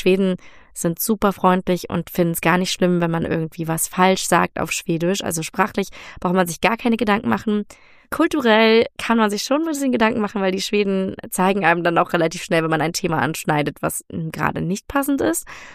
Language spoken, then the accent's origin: German; Germany; für uns als Deutsche, die wir doch sehr direkt kommunizieren